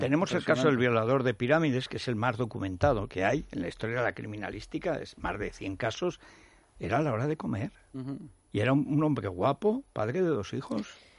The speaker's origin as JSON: {"language": "Spanish", "country": "Spain", "said": "Yo soy español"}